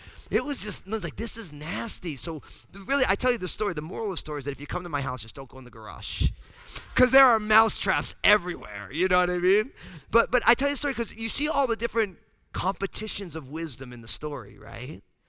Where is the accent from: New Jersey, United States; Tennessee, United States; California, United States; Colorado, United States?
New Jersey, United States; And so because I'm from New Jersey, I see this mouse, I pick up a broom, and I'm gonna kill the mouse.